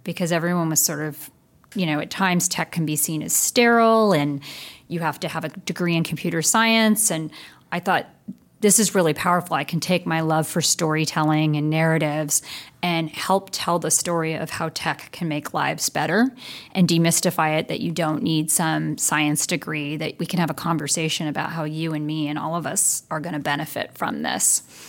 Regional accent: California, United States; but I was originally from the Bay Area. And so being a Bay Area gal, I made my way back to the Bay Area.

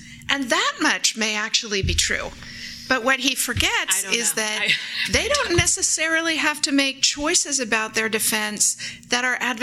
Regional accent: Sonoma, California, United States; Because in my talks with my dad's Rotary Club and my mom's afternoon salon in my hometown of Sonoma, California

